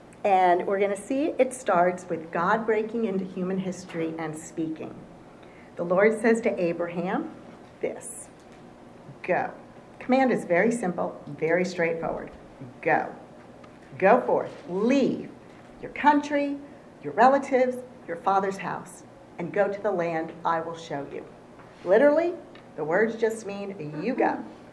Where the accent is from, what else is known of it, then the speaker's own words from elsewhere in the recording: New Jersey, United States; And I grew up in New Jersey.